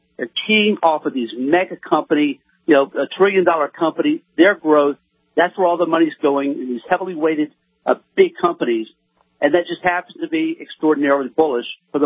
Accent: Texas, United States; I'm from East Texas. I was raised lower middle class. I come from nothing.

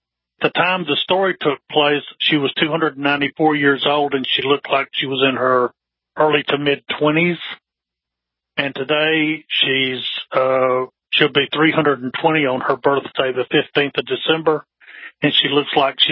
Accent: Alabama, United States; also born or lived in Chicago; Well, I started in Chicago because I was born in Chicago, but my family moved to Alabama when I was in junior high school age.

